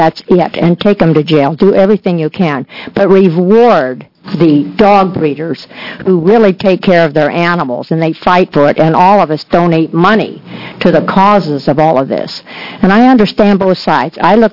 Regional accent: Portland, Oregon, United States; I'm from Portland, Oregon

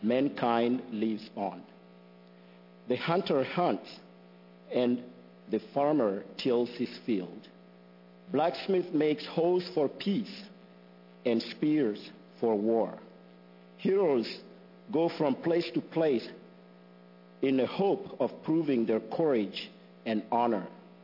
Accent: Mali; I'm from Mali. Mali is a country in West Africa

